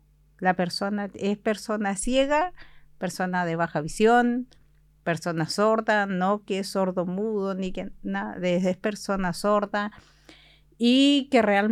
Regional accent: Chile; pero también aportamos al país, también somos parte de Chile y también somos ciudadanos.

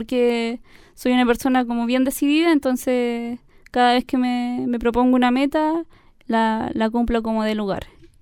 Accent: Lago Ranco, Los Ríos, Chile; now in Osorno, Chile; O sea, vivo en Osorno ahora, pero yo me crié en Isla Guapi, en Lago Ranco.

